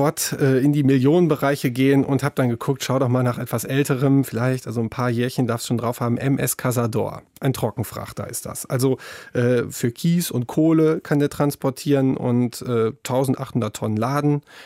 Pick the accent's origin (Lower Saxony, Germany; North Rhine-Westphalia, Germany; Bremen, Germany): North Rhine-Westphalia, Germany; Wesel; born there; now in Bonn, Germany; Ich bin am Niederrhein in Wesel geboren, jetzt lebe ich in Bonn.